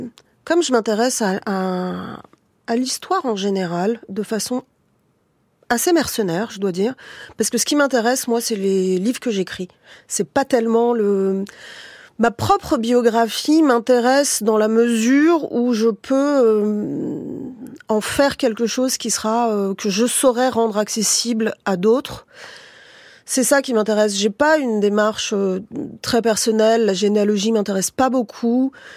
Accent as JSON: {"language": "French", "town": "Paris", "region": "Île-de-France", "country": "France", "said": "de Français de... Comme on dit, voilà, je le redis, de deuxième génération. Tu viens d'où ? Bon, bah, je viens d'un certain quartier de Paris."}